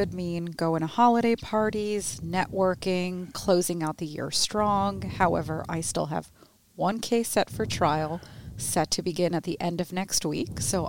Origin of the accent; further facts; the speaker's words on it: Lehigh Valley, Pennsylvania, United States; I born and raised in the Lehigh Valley. My entire family is in the Lehigh Valley.